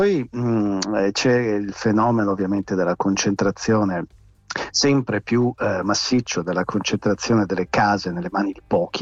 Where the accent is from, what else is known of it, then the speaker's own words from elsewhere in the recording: Venice, Veneto, Italy; a Venezia, io sono veneziano